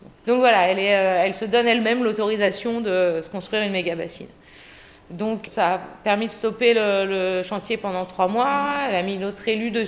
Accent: Poitiers, Nouvelle-Aquitaine, France; Moi, je suis du Clain de Poitiers, du bassin du Clain.

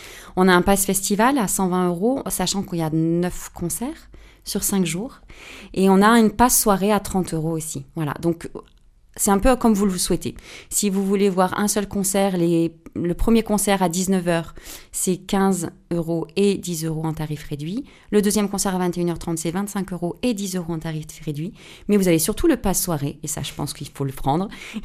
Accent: Privas, Auvergne-Rhône-Alpes, France; Parce que je suis, moi, privadoise, que j'ai grandi en Ardèche et que j'ai passé mon bac ici

